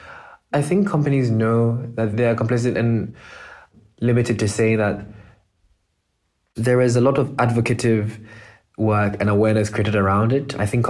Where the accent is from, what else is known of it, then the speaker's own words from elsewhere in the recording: Ghana; And I volunteered, and that was how I first discovered it as a Ghanaian myself.